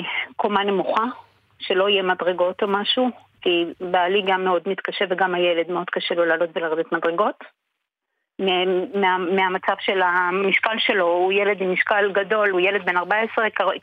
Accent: Jerusalem, Jerusalem District, Israel; ונאלצנו לעבור לירושלים. עכשיו, שמחתי כעיקרון גם לעבור לירושלים, כי פה זה עיר מולדתי, וכל המשפחה שלי נמצאת פה.

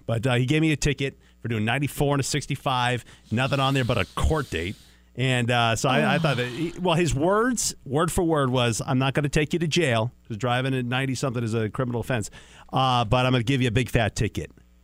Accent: Washington, United States; I was passing a guy, and I'm from Washington State.

